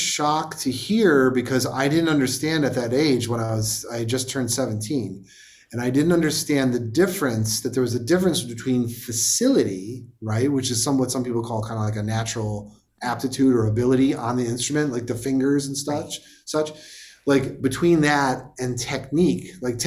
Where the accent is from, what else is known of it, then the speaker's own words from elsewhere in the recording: Buffalo, New York, United States; My first one, of course … growing up in Buffalo.